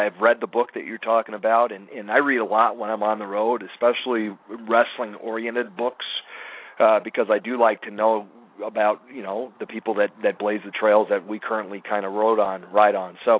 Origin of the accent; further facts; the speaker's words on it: Chicago, Illinois, United States; But just looking back on it, I grew up in Chicago.